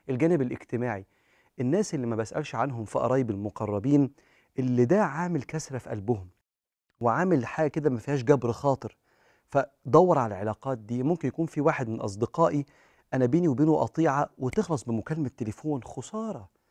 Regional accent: Egypt; في أمة بلدنا مصر هنا،

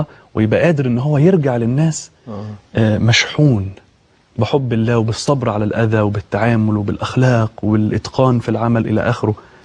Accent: Egypt; عندنا في مصر

